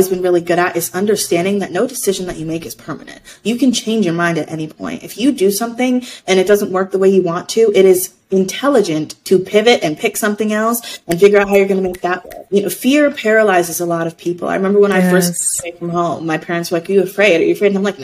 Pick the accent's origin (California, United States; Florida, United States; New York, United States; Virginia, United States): New York, United States; New York City; now in Las Vegas, United States; so when I first moved to Vegas, I don't drive. I'm a New Yorker. I don't like to drive.